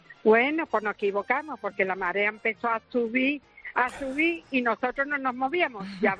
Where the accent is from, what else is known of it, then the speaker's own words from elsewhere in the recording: Jerez, Andalusia, Spain; La provincia aquí de Cádiz, nosotros somos de Jerez.